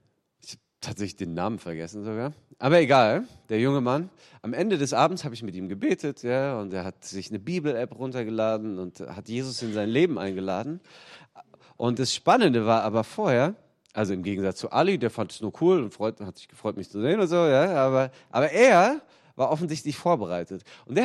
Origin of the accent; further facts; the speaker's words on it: Berlin, Germany; Man hört es aber vielleicht auch, ich bin weder aus Bayern noch gebürtig aus Baden-Württemberg. Meine Familie kommt ursprünglich aus Berlin und da bin ich auch aufgewachsen.